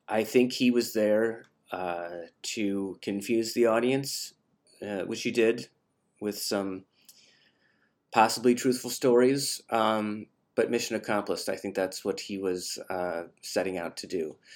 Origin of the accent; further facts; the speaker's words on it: Cleveland, Ohio, United States; now in Louisville, United States; As somebody who I moved here years ago from Cleveland, Ohio, kind of the same region, not really, but a little bit.